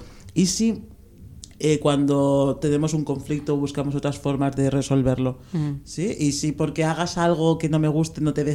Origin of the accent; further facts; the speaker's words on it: Spain; Porque todas somos españolas